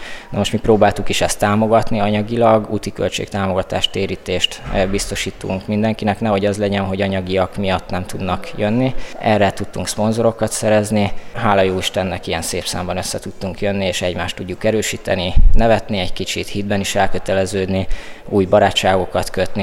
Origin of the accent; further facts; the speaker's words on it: Szabolcs-Szatmár-Bereg, Hungary; now in Sopron, Hungary; Ugye én is nyírségi vagyok, itt tanulok Sopronban